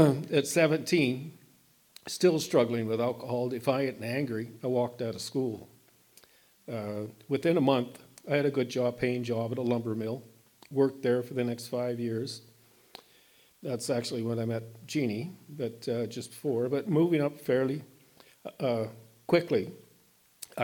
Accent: Tucson, Arizona, United States; I was raised in Tucson in a Catholic family, the sixth of eight kids, with a relatively normal childhood.

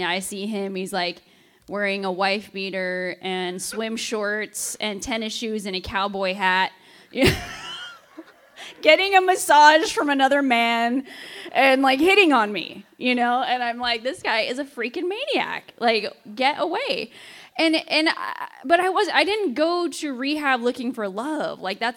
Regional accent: Yuma, Arizona, United States; because I'm from here. I'm from Yuma. I was living in Phoenix at the time.

